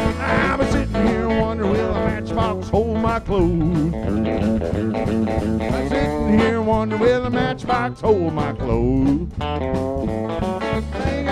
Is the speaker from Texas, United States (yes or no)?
yes; Texas, United States; born there; I was born down there in Texas, so well, we were going to welcome you to our country.